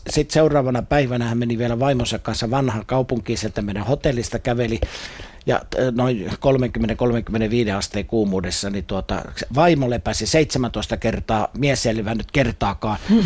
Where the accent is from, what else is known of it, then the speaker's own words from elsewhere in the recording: Turku, Southwest Finland, Finland; also born or lived in Sweden; mä olin Etelä-Ruotsissa Purosissa, kun asuttiin siellä 60-luvun alkupuolella, muutettiin perheenä sinne Turusta. Turku on mulle erittäin rakas ja ihana kaupunki.